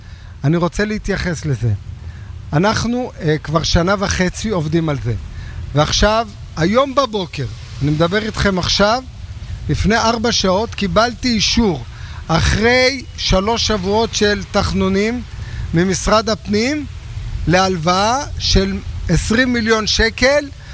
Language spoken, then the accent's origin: Hebrew; Bnei Brak, Tel Aviv District, Israel; נולדתי בבני ברק, גדלתי בבני ברק